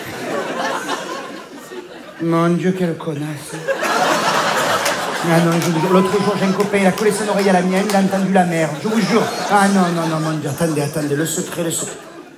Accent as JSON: {"language": "French", "region": "Provence-Alpes-Côte d'Azur", "country": "France", "said": "Oui, je viens du sud de la France, oui. Ah, je suis provençale."}